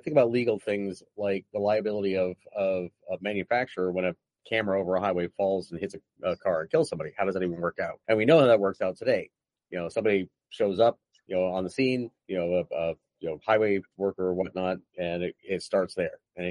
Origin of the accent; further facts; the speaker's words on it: United States; But, you know, we all agree, look, you know, I'm an American.